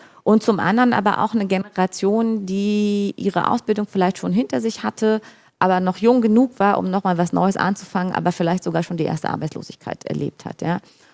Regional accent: Brandenburg, Germany; Und so seit 5, 6 Jahren beobachte ich an mir selber, dass ich durchaus sage, ja, ich komme aus Brandenburg.

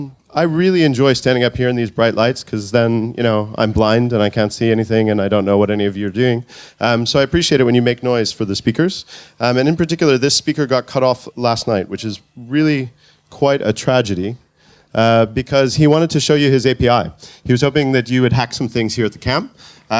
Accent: United States; partly because of the hat, partly because I grew up in the States.

